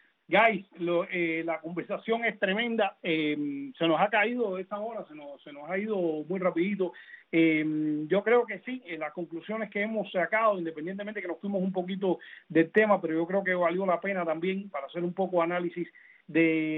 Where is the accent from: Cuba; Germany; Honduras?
Cuba; Nosotros como cubanos no tenemos ningún poder para quitar o poner ningún bloqueo.